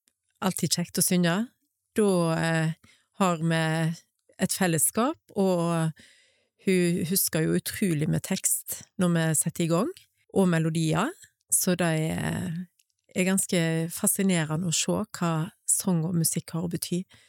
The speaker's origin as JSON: {"language": "Norwegian", "town": "Fitjar", "region": "Vestland", "country": "Norway", "tie": "born or raised there", "said": "Ja, jeg Fitjarbu og vokser på et småbruk på Tuftaland I lag med tre eldre søsken. Jeg fortsatt Fitjarbu"}